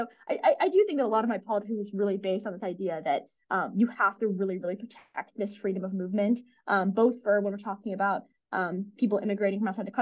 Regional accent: Baltimore, Maryland, United States; like I grew up in Maryland, obviously, so Baltimore

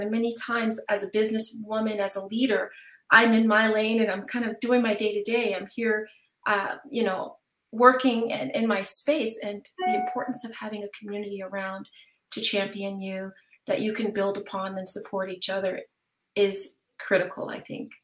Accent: Buffalo, New York, United States; I have been, I'm from Buffalo, New York. I'm from back east.

